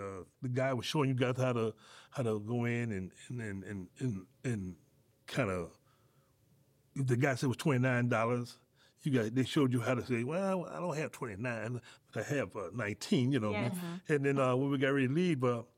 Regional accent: Chicago, Illinois, United States; Because you know, I grew up in Chicago, but I've been all over the place.

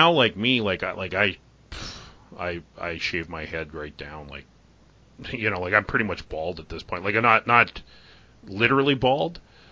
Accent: Canada; Well, I'm a Canadian.

